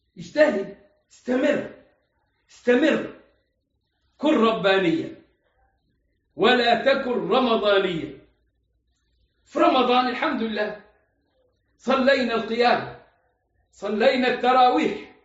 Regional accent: Egypt; عندنا في مصر لو تم ضبط مجموعة بتصلي على سطح البيت يتم اعتقاله.

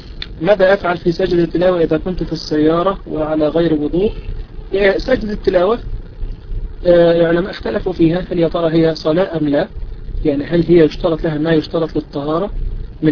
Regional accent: Egypt; الاراضي اللي احنا بنزرعها خاصة عندنا في مصر

